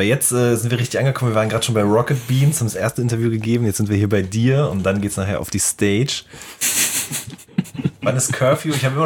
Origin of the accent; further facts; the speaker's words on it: North Rhine-Westphalia, Germany; ich komme ja aus dem Pott